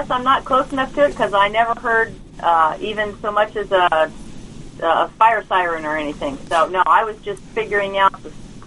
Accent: Houston, Texas, United States; Yeah, I was born and raised in Houston.

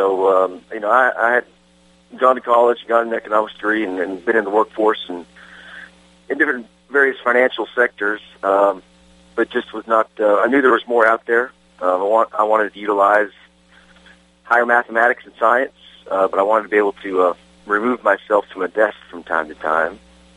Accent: Minnesota, United States; born there; also born or lived in Illinois / Arkansas / Texas / North Carolina; So I was born in Minnesota, but I've lived in Minnesota, Illinois, Arkansas, Texas, North Carolina, and Costa Rica, and then Tennessee.

